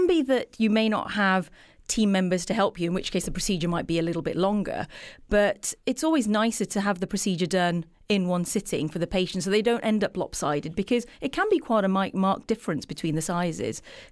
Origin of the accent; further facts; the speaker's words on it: England, United Kingdom; And I'm biased because I'm from England and I work in the system